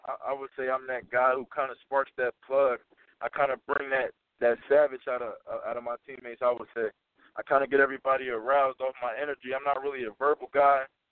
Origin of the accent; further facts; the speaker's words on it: East Coast, United States; I'm from the East Coast, so you know that's second nature almost when you compete at a high level.